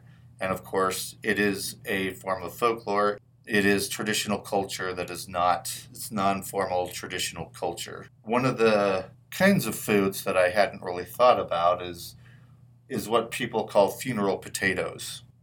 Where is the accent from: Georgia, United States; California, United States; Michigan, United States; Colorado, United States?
California, United States; I didn't hear a lot of them growing up in California, because Mormons in California didn't seem to talk about that a whole lot.